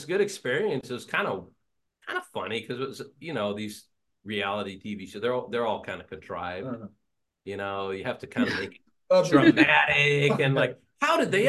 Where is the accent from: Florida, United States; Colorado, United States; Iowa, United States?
Colorado, United States; Boulder; in the civil engineering department at University of Colorado in Boulder, where I grew up. This is my hometown, you know.